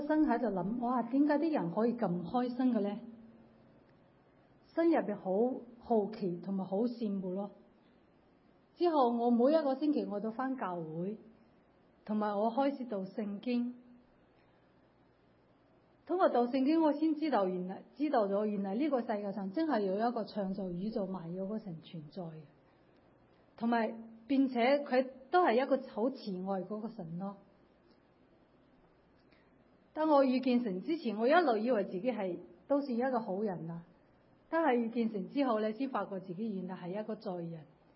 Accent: Hong Kong; now in United States; 我是六年前跟我先生由香港移民来美国。

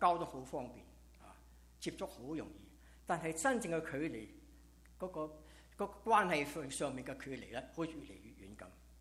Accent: Guangdong, China; now in United States; 身为广东人不讲广东话很容易被人挖黄本，

